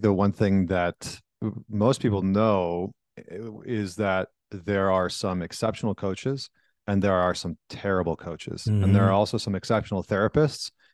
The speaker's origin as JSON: {"language": "English", "country": "Canada", "said": "because I'm from Canada."}